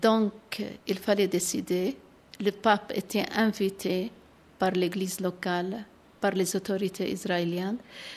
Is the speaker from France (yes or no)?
no; Bethlehem, West Bank, Palestine; born there; French is a second language; also born or lived in Italy; now in Jerusalem; je suis née à Bethléem et maintenant je suis à Jérusalem depuis 14 ans. Mais quand même, j'étais à l'étranger selon les besoins de la congrégation. J'étais en Italie pour 12 ans.